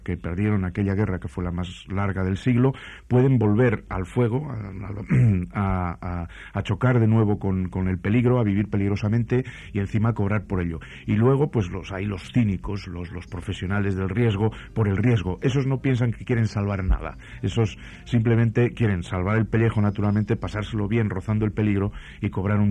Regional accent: Guernica, Basque Country, Spain; Luego en mi pueblo, en Guernica, publiqué la primera entrevista.

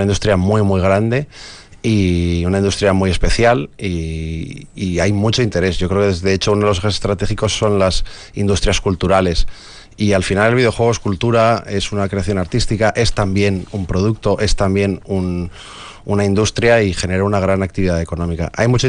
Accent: Vitoria, Basque Country, Spain; also born or lived in Madrid; now in Barcelona, Spain; Yo me crié en Vitoria y quería hacer videojuegos, me tuve que ir fuera.

